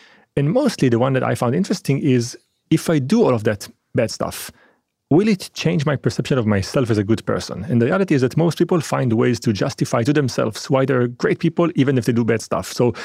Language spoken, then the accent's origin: English; Israel; also born or lived in France; I was born in France and I was raised in Israel.